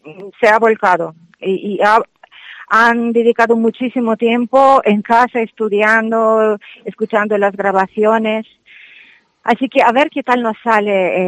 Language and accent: Spanish; Ukraine; Spanish is a second language; tengo confianza en que todo termine pronto a favor de mi tierra, de Ucrania.